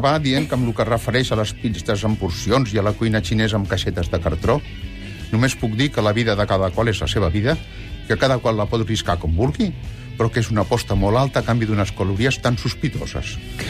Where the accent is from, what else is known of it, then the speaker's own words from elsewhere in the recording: Catalonia, Spain; som catalans